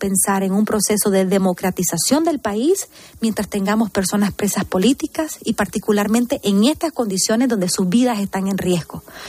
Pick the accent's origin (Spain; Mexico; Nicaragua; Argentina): Nicaragua; nosotros como nicaragüenses dentro del país no tenemos ninguna posibilidad de poder tomar acciones